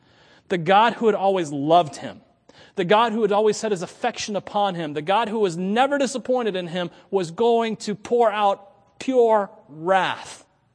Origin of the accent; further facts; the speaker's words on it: Florida, United States; When I worked at Disney World, my name tag said, from Florida. But where are you really from? Florida. But before Florida, where are you from? My father's loins. I'm from Florida.